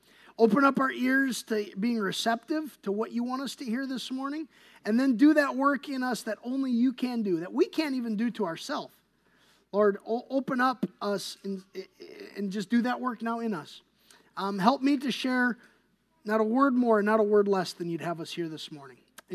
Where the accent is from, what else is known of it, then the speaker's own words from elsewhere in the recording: Wisconsin, United States; About a boat and a boot are like the same thing for me. I'm from Wisconsin, okay?